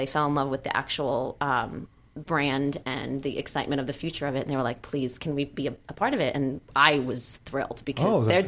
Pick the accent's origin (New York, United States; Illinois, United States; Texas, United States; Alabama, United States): New York, United States; Staten Island; I grew up mostly in Staten Island, which is just amazing because it's its own little bubble.